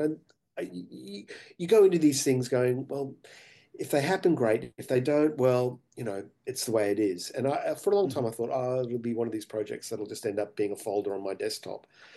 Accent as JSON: {"language": "English", "country": "Australia", "said": "I'm an Australian filmmaker. So by default, I tell Australian stories."}